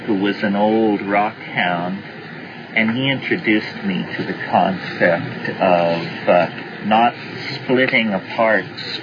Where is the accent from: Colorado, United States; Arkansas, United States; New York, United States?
Colorado, United States; I grew up in Western Colorado, where there is a lot of exposed sedimentary rock